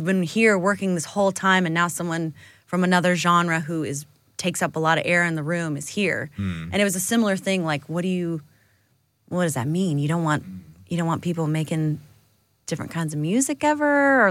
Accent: United States; I'm going to speak for as an American, I guess, that we developed genres for recorded music while we were a segregated country.

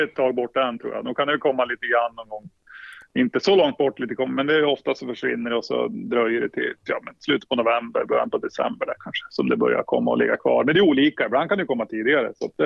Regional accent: Östersund, Jämtland County, Sweden; also born or lived in Sundsvall; Nej, jag är jämte i grunden. Jag är från Östersund.

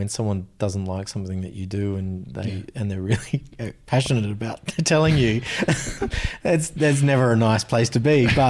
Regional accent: Australia; like, as an Australian male, we do love getting in a dress, you know.

